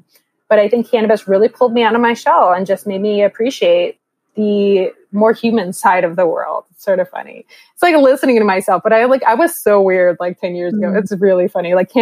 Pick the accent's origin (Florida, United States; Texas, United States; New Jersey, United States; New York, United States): New Jersey, United States; I don't have two L's in my name, and that's because I come from Jersey.